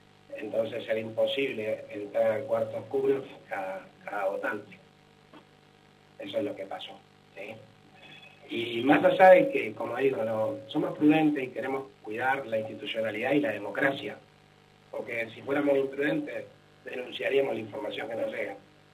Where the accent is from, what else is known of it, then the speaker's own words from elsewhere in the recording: Argentina; Y por eso me siento muchísimo orgullo como argentino, en primer lugar.